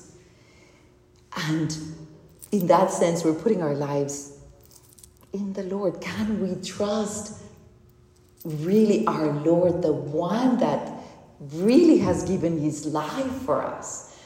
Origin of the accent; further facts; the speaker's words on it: Monterrey, Nuevo León, Mexico; We're flying from Monterrey, my hometown, to Los Cabos.